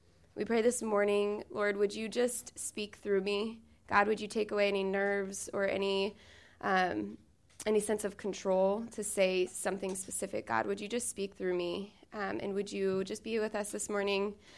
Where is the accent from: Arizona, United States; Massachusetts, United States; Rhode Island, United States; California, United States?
California, United States; Lancaster; kind of like where I grew up in Lancaster, California, which is literally the desert. It's very dry.